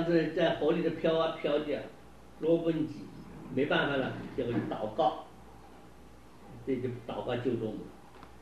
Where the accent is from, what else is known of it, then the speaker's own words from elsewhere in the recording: China; 我们中国人喊人不大叫名字的，都有别的称呼。